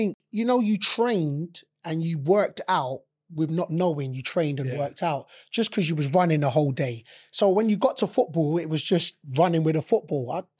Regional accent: London, United Kingdom; So I'm 18, born and raised in London.

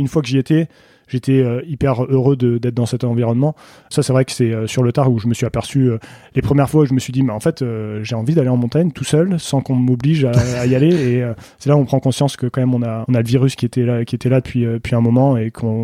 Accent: Occitanie, France; also born or lived in Senegal; j'ai grandi dans le sud de la France, pas loin de Montpellier, au pied du Pic Saint-Loup, dans un village qui s'appelle Saint-Mathieu-de-Tréviers.

